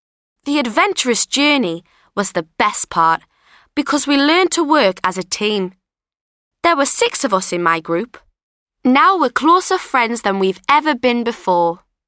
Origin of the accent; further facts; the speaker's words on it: Newcastle, North East England, United Kingdom; from Newcastle. I'm 15 and I've just finished the Bronze Duke of Edinburgh's Award.